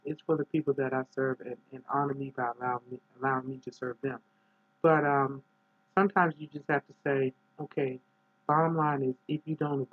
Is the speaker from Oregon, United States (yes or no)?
no; Washington, District of Columbia, United States; I grew up in Riggs Park, Northeast. Yay, Riggs Park for life.